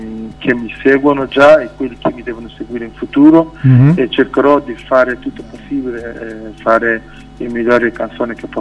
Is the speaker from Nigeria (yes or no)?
yes; Nigeria; Italian is a second language; now in Italy; sono nigeriano, e da 19 anni che sto qui in Italia